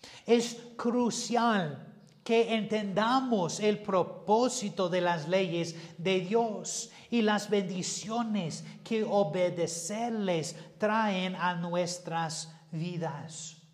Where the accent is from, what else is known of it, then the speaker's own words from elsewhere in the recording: United States; Spanish is a second language; En mi país de Estados Unidos tenemos una historia muy bien, pero no todo es bueno